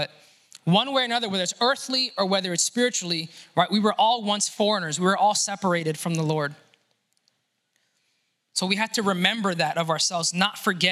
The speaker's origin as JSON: {"language": "English", "town": "Miami", "region": "Florida", "country": "United States", "tie": "born or raised there", "said": "Growing up in Miami, I had a lot of friends who their parents got on a homemade raft from Cuba and made it to the United States."}